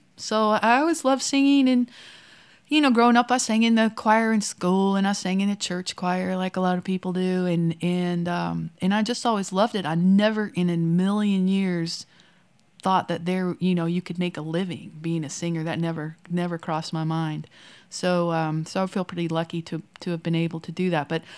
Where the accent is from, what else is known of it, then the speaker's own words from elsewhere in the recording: Dayton, Ohio, United States; We didn't grow up together, but we both grew up at the same time in Ohio. I was in Dayton and she was in Xenia, which is like about half an hour apart.